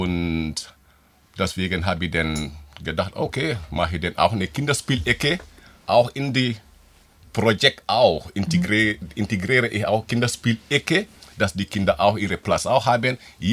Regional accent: Gambia; German is a second language; now in Reutlingen, Germany; ich komme aus Gambia und lebe seit 30 Jahren in Reutlingen.

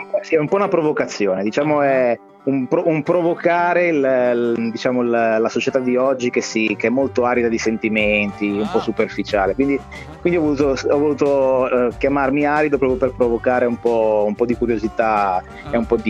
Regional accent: Genoa, Liguria, Italy; now in Savona, Italy; Allora, io sono nativo di Genova

